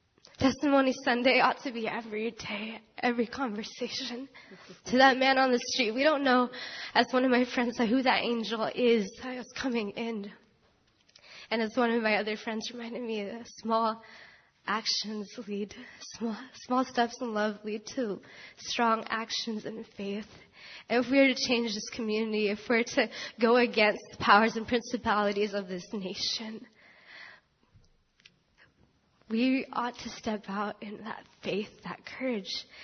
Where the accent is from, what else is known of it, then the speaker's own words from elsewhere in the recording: California, United States; I am from California, along with my friends from UC Merced.